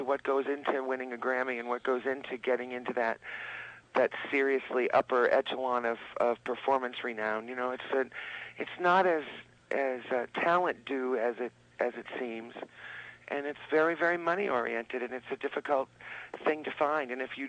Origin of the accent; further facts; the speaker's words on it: Newton, Massachusetts, United States; Actually, I was born in Needham at Glover Hospital, and grew up in Newton. So I'm a dyed-in-the-wool New Englander.